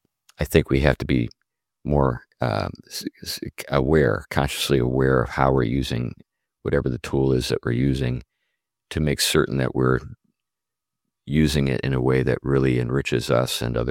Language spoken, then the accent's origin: English; Pennsylvania, United States; I come from Western Pennsylvania, where there are lots of men with 9 fingers.